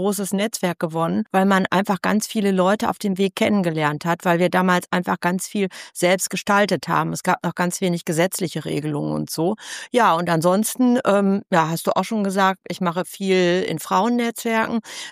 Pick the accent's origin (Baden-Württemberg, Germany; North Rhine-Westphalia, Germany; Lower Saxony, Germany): North Rhine-Westphalia, Germany; Ich komme aus Ostwestfalen.